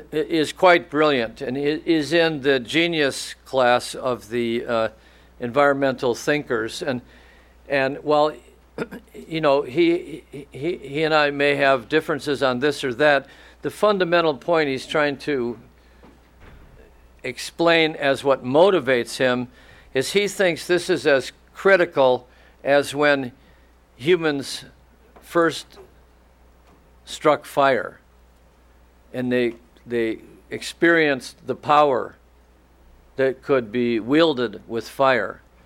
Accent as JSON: {"language": "English", "town": "Highland Park", "region": "Michigan", "country": "United States", "tie": "born or raised there", "said": "I grew up in Detroit. It was Highland Park, actually, and I shoveled coal as a little boy."}